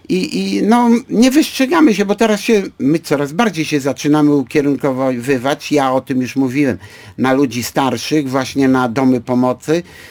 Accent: Gdańsk, Pomeranian Voivodeship, Poland; Zawsze się szczycimy tym, że jesteśmy w Gdańsku, jesteśmy z Gdańska

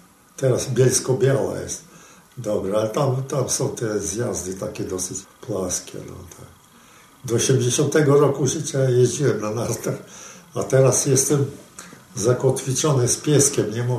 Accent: Zelva, Grodno Region, Belarus; Urodziłem się w Zelwie, to jest obecnie Białoruś, województwo białostockie, powiat wołkowyski. W Zelwie skończyłem szkołę powszechną i w 1939 roku, jak weszli Rosjanie, to przenieśliśmy się

